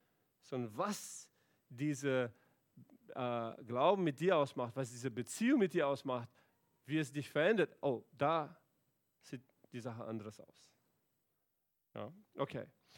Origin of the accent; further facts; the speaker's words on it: Brazil; ich komme aus Brasilien, ihr wisst, ich bin verheiratet, habe 3 Kinder